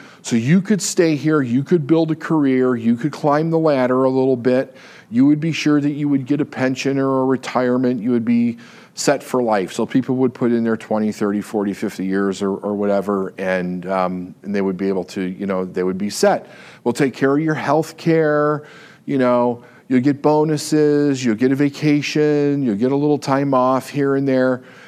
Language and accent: English; Chicago, Illinois, United States; moved away as an adult; now in California, United States; especially when it comes to the Midwest, which I'm from Chicago, where it's almost like a sin to leave the community.